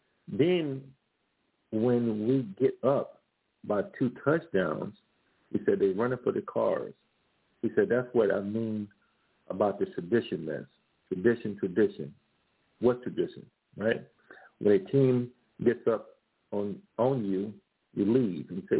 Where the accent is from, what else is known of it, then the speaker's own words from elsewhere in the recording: Grambling, Louisiana, United States; my home university, Grambling State University, okay, is in my hometown, like 30 minutes away.